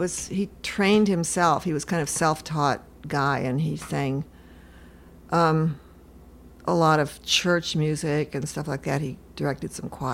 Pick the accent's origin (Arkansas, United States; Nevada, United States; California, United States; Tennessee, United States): California, United States; also born or lived in Seattle, Washington; And grew up kind of in the Bay Area, south of Oakland. It was country back then.